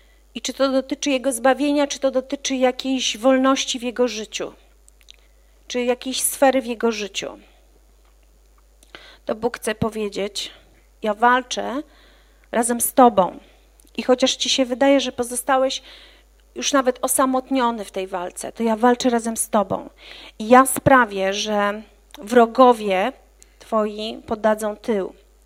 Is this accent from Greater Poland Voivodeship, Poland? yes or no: no; Gdańsk, Pomeranian Voivodeship, Poland; Dlatego, że ja pochodzę z Gdańska i ja widziałam te strajki na własne oczy.